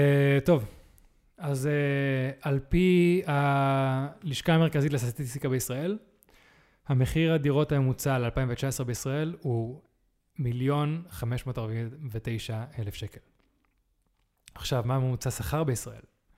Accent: Poleg, Central District, Israel; אפילו פולג, שאני ואתה גדלנו בו, מה שזה היה בשנות ה-70 ומה שזה עכשיו

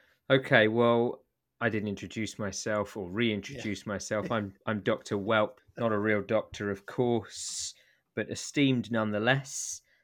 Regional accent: England, United Kingdom; I feel like that might be a confusion of sports, but I am English.

